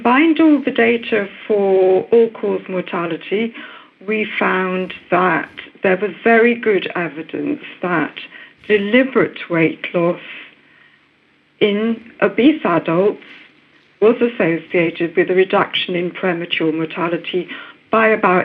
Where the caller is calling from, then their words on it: Aberdeen, Scotland, United Kingdom; Hello, Norman. We are welcome from Aberdeen.